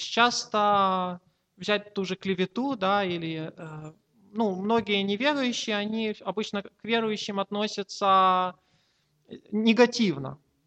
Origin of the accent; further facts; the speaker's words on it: Bila Tserkva, Kyiv Oblast, Ukraine; мой пастор в Белой Церкви, да, откуда я родом